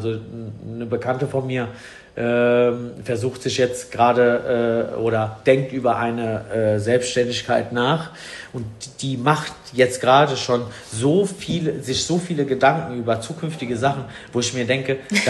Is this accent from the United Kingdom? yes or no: no; Italy; Als Italiener noch nie in Rom gewesen, obwohl wir da 25 Jahre lang dran vorbei gefahren sind.